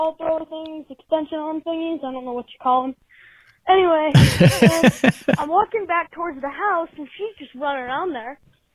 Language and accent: English; Trenton, Ohio, United States; I'm from Ohio.